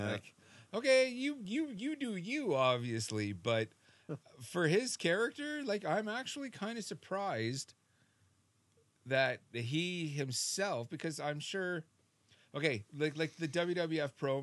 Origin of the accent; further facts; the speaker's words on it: Canada; I'm so Canadian